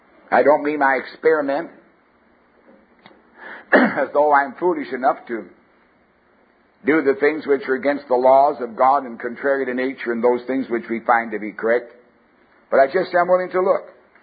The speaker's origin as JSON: {"language": "English", "country": "Canada", "tie": "born there", "said": "I'm a Canadian by birth, never saw a cardinal."}